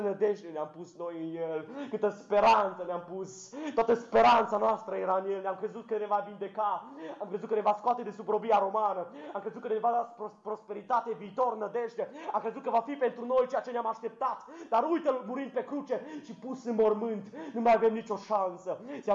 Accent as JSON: {"language": "Romanian", "country": "Romania", "said": "noi suntem români, creștini de 2000 de ani"}